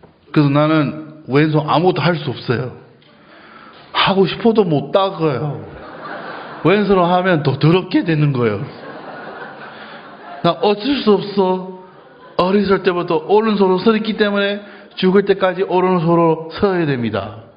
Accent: United States; Korean is a second language; now in South Korea; 여러분 저는 미국 사람이에요.

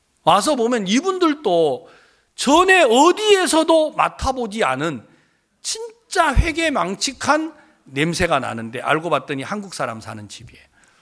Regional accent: Wando, South Jeolla, South Korea; 저는 전라남도 완도 사람인데

